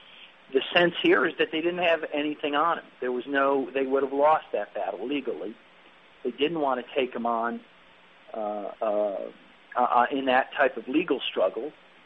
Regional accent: United States; speaking as American, you could say that about almost every president

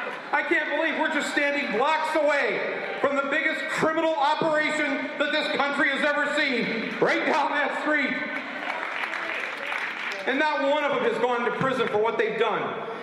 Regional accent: United States; And frankly, as an American, this is not how I want to be remembered.

